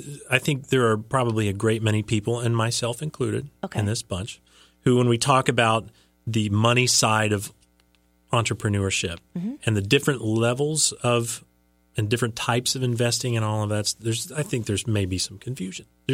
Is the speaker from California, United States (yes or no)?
no; Indiana, United States; And I'm from Southern Indiana